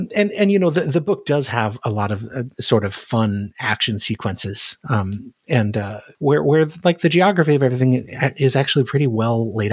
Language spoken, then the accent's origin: English; Alaska, United States; But yeah, I'm from Alaska originally